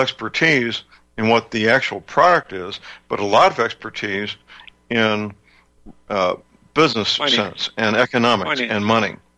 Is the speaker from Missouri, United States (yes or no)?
yes; St. Louis, Missouri, United States; You know, I'm from St. Louis, and you can't live in St. Louis and not know many, many people that work for Boeing